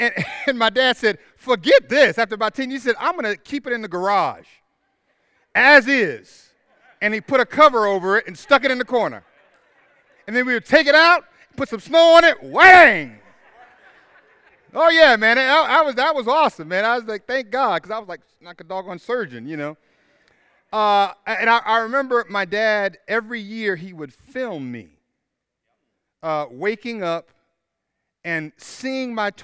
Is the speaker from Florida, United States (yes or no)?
yes; Tallahassee, Florida, United States; But for me, growing up in Tallahassee, and I grew up in Woodgate, we had the luminaries